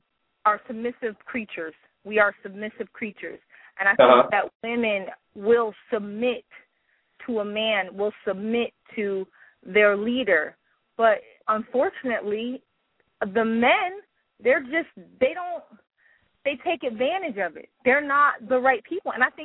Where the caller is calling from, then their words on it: Houston, Texas, United States; I'm doing all right. I'm calling from Houston, Texas.